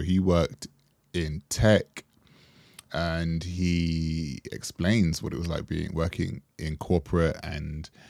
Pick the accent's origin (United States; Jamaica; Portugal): Jamaica; And we bonded over being Jamaican.